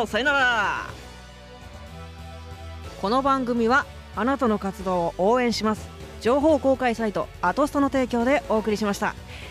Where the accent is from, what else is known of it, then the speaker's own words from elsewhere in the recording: Hokkaido, Japan; born there; 北海道生まれなんでね、やっぱ寒いのは苦手なわけですよ。